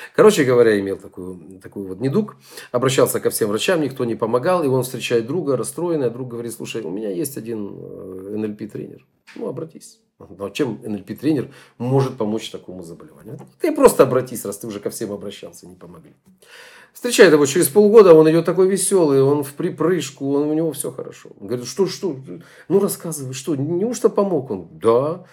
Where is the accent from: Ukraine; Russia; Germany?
Ukraine; Дорогие наши соотечественницы, мы тоже из Украины.